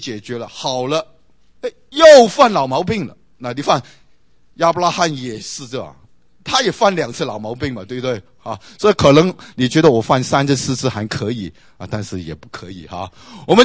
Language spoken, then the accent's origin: Chinese; China; 我们中国人说，有关系就没关系，没关系就有关系。